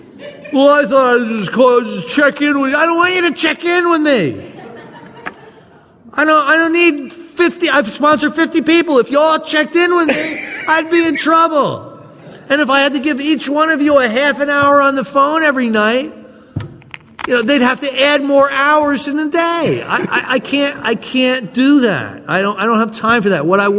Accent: New Jersey, United States; I'm from New Jersey, and the Sopranos are big in New Jersey.

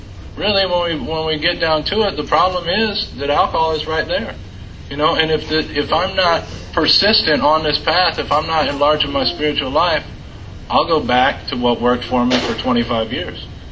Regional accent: Iowa, United States; I am from Iowa. I grew up there.

